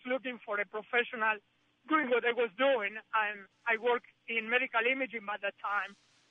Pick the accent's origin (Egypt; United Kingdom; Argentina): Argentina; now in United States; I came from Argentina, so I didn't come across the border.